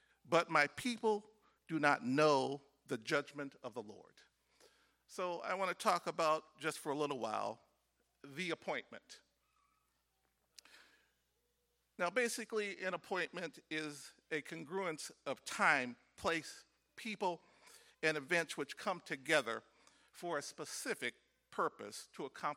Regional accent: Beloit, Wisconsin, United States; moved away as an adult; Yes, it was about 42 years ago I came here to come to college. Actually, I was from Beloit, and my uncle had a little apostolic church down there

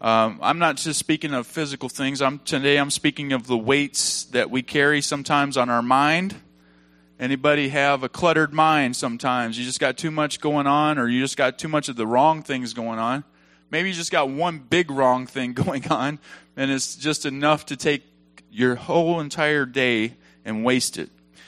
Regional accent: Benton, Arkansas, United States; I'm from Arkansas, Benton, Arkansas.

